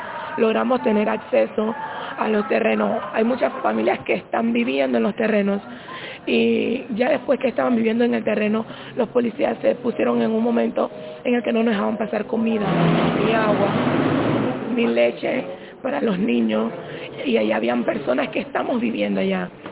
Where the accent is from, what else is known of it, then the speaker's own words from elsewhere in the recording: Panama; también somos panameños y tenemos derecho a tener una vivienda digna.